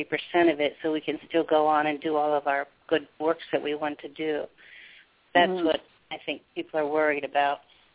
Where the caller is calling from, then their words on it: Maryland, United States; I'm from Maryland.